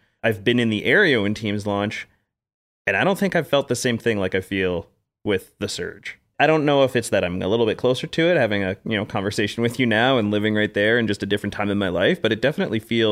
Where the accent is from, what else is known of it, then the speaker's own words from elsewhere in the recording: Ontario, Canada; And, you know, I grew up in Ontario as well.